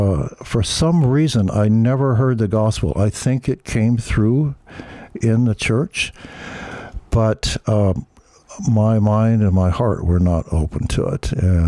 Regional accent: Oregon, United States; And I grew up in Southern Oregon, down in near Medford.

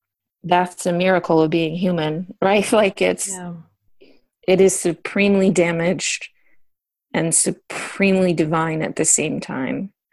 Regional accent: Hawaii, United States; Like, my mom's a hippie. I grew up in Hawaii. So that's just a place that's different from the rest of the world.

